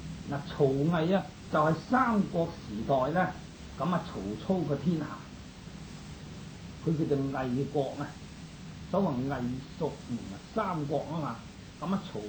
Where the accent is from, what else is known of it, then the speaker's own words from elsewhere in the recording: China; 就好似我哋中國人啊，姓鄭、姓陳、姓程啊